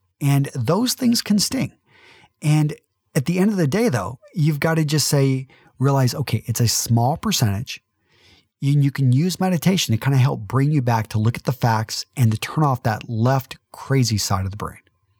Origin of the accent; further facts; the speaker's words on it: Midland, Texas, United States; For some of you that know that I'm a conservative from Midland, Texas, I say I'm more of like play a classic liberal